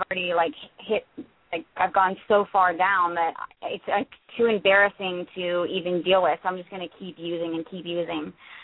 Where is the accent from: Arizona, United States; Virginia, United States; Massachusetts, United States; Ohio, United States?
Virginia, United States; Roanoke; I grew up in Roanoke, Virginia